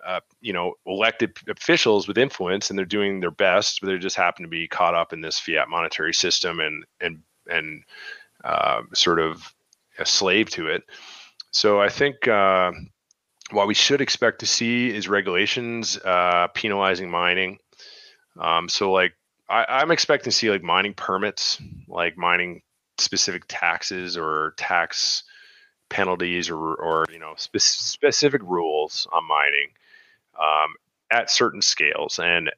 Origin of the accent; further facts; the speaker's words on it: Canada; And since we're Canadian, let's talk Canadian politics.